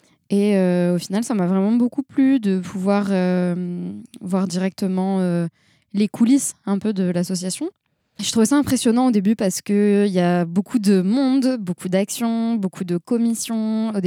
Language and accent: French; Bordeaux, Nouvelle-Aquitaine, France; je venais de revenir sur Bordeaux, j'ai grandi sur Bordeaux et j'ai fait mes études à Paris.